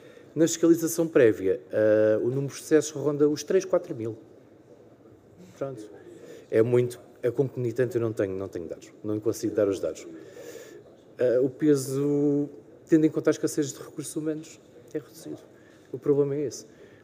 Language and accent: Portuguese; Portugal; Nós somos portugueses, não somos suecos.